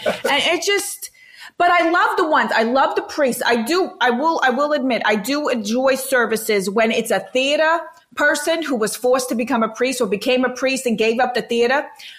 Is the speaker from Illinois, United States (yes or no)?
no; Brooklyn, New York, United States; now in Boca Raton, United States; I live in Boca. I'm from Brooklyn, but I live in Boca now.